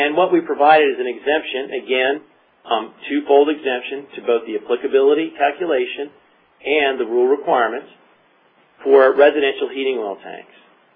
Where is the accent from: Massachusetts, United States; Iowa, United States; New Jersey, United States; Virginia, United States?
Virginia, United States; even from my home state of Virginia, the Dominion folks, that's all they're on here.